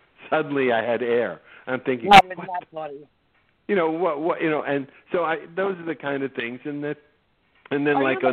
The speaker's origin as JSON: {"language": "English", "town": "Boston", "region": "Massachusetts", "country": "United States", "also_born_or_lived": "New York", "accent": "Boston", "said": "Boston via New York."}